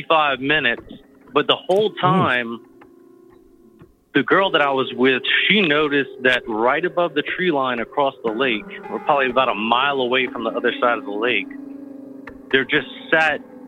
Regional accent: Louisiana, United States; from Louisiana.

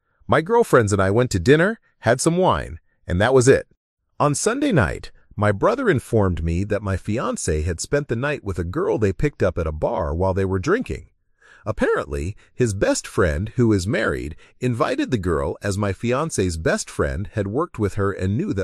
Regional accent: India; To answer 2 of the more frequent questions, yes, I am Indian.

